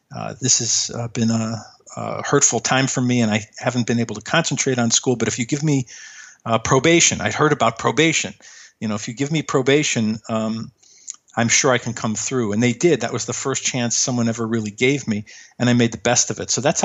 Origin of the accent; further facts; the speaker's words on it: Chicago, Illinois, United States; Yeah, I grew up in Chicago.